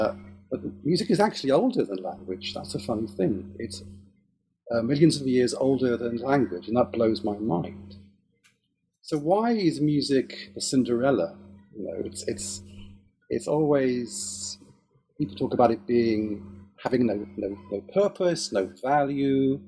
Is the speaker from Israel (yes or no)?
yes; Israel; first language he; English is a second language; also born or lived in Nigeria; now in United Kingdom; I was born in Africa, in Nigeria, because my father got a job as he built water purification plants in Nigeria. I was born there. And then we straight away came back to Israel. Hebrew was my first language.